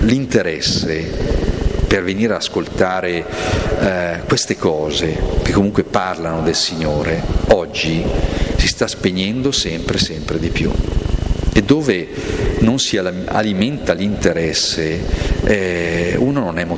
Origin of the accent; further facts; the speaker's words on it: Novara, Piedmont, Italy; complimenti, perché io vengo da Novara, una roba così ce la sogniamo